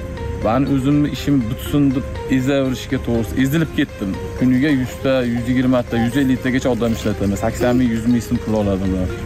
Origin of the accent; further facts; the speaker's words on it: Chust, Namangan Region, Uzbekistan; born there; now in Kashkadarya Region, Uzbekistan; Ben Namangan viloyati Chust tumanida tug'ilganman o'zim. 2019-yildan Qashqadaryo viloyatiga kelib, tadbirkorlikdan shug'ullanaman, dehqonchilik tadbirkorligimdan.